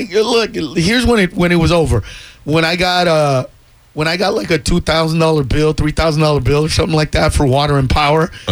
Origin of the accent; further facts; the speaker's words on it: Honduras; I'm from Honduras, dude.